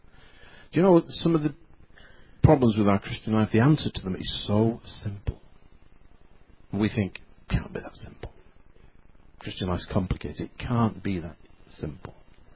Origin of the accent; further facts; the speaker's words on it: England, United Kingdom; I'm quiet about me. You know, I'm a reserved guy. I'm English.